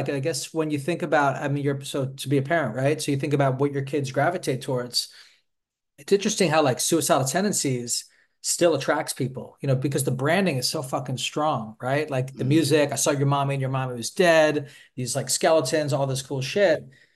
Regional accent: New York City, New York, United States; I grew up in New York City, downtown Manhattan.

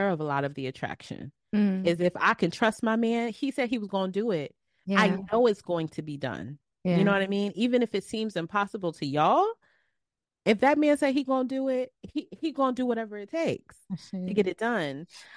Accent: United States; because I'm Black American, and I have lived with these tribal agreements

